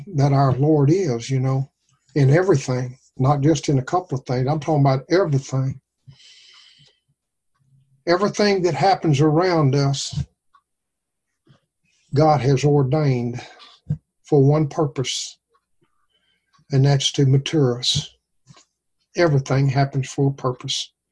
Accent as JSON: {"language": "English", "region": "Arkansas", "country": "United States", "said": "I'm originally from Arkansas. I don't know if you could tell or not, but they say I have an accent, but I don't believe I do."}